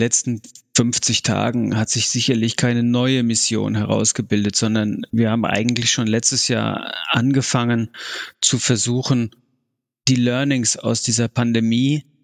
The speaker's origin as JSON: {"language": "German", "town": "Frankfurt", "region": "Hesse", "country": "Germany", "said": "Erstmal komme ich ja ursprünglich aus Frankfurt und bin dann nach Norden, nach Niedersachsen"}